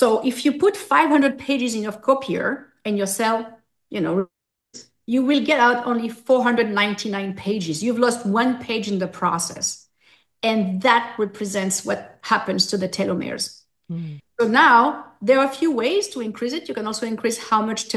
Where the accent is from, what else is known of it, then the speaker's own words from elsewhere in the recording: Corsica, France; English is a second language; We're from Corsica. We like to, we get angry, and our nervous system is pretty much overactivated constantly.